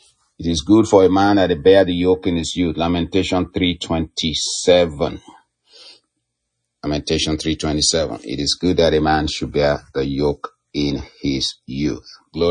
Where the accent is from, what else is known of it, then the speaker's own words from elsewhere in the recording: Ibadan, Oyo, Nigeria; also born or lived in Lagos; I grew up in Nigeria, in Ibadan, and in Lagos.